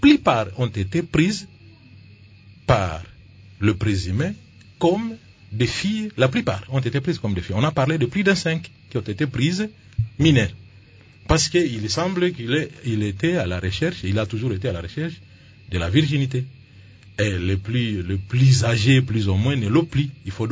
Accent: Kasaï, DR Congo; Ou, disons, chez nous, au Kassai.

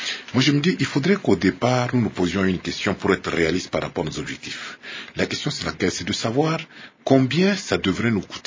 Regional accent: DR Congo; Donc personne ne peut être heureux de cette situation tant qu'on est congolais

